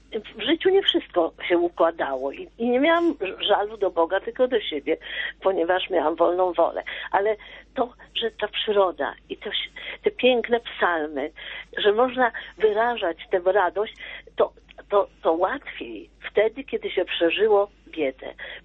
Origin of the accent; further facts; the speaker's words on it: Warsaw, Masovian Voivodeship, Poland; born there; a ja się urodziłam na gruzach Warszawy